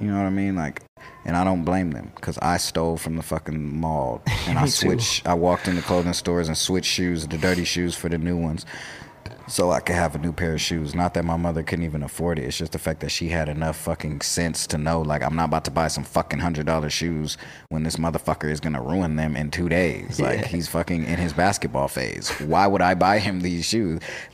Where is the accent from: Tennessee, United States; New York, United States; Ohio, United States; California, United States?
California, United States; Long Beach; I'm from Long Beach, man. We wear tank tops and ride lowriders and smoke weed wherever we want, man.